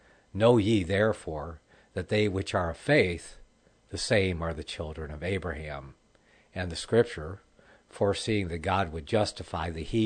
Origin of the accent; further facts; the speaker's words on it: Michigan, United States; moved away; Michigan being my home state. I grew up around the Detroit area, born in Ann Arbor.